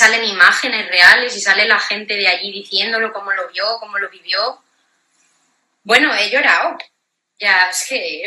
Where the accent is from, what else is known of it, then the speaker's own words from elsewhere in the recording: Salamanca, Castile and León, Spain; Sí, soy de Salamanca.